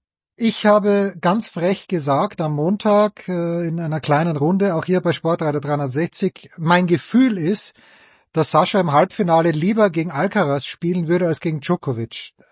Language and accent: German; Austria; Ich bin Österreicher.